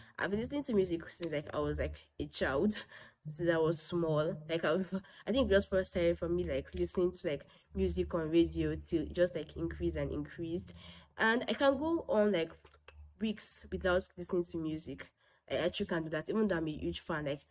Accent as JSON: {"language": "English", "country": "Nigeria", "said": "So anyway, I'm 21 years old. I'm from Nigeria, and I live in Nigeria."}